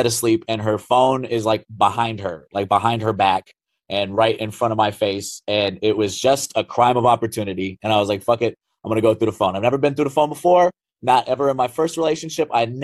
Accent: Virginia, United States; I'm from Virginia originally.

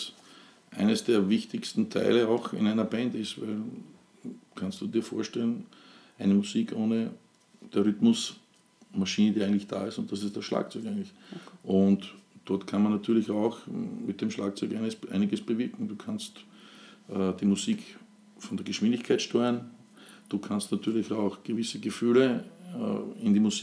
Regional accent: Burgenland, Austria; was man auch bei uns im Burgenland. Im Burgenland war eigentlich nie dieses Bundesland

